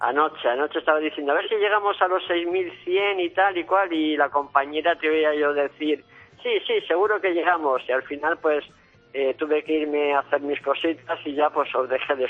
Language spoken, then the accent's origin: Spanish; Canary Islands, Spain; moved away as an adult; now in Madrid, Spain; Llevo 2 años en Madrid por cuestiones de trabajo, me vine de Canarias después de 20 años.